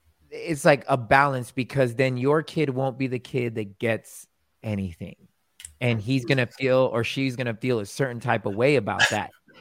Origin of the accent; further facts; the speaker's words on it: Germany; For some of y'all don't know, I was born and raised in Germany.